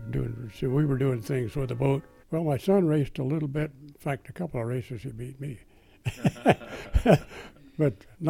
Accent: Fresno, California, United States

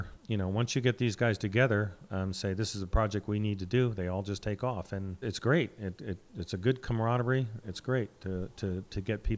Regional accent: Sonora, California, United States; I mean, I'm from Sonora

